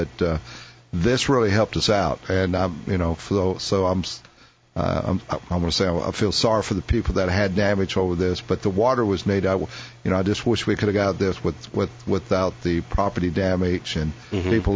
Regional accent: Harker Heights, Texas, United States; I grew up around Lake Stillhouse, Lake Belton, Harker Heights area. Mm-hmm. Dad was military.

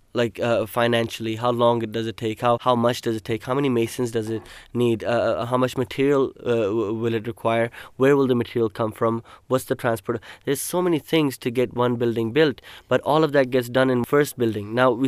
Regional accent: Pakistan; I mean, as an architect and as a Pakistani, I'm speaking.

